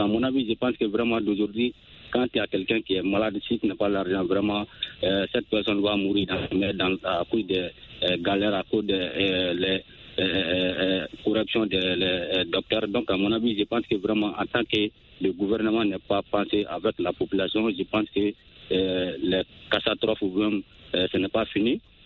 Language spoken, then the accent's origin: French; Soninkéni, Koulikoro, Mali; Oui, effectivement, dans mon village natal.